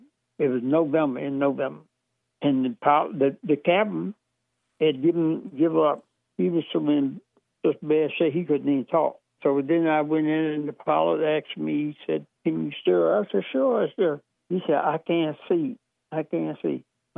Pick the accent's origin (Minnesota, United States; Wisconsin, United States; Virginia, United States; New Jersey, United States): Virginia, United States; Kilmont; Well, I'm a black Nick from Kilmont, Virginia, and I'm used to meeting redneck like you every day.